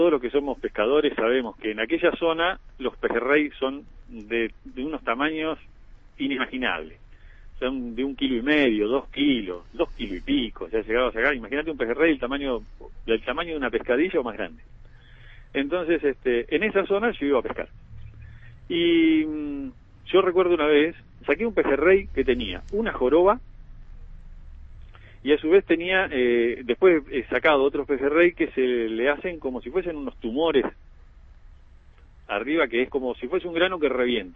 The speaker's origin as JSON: {"language": "Spanish", "town": "Viedma", "region": "Río Negro", "country": "Argentina", "tie": "born or raised there", "said": "Yo soy nacido acá en Viedma. Tengo 54 años"}